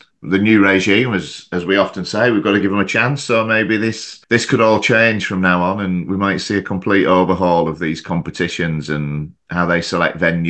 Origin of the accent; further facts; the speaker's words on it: England, United Kingdom; growing up in England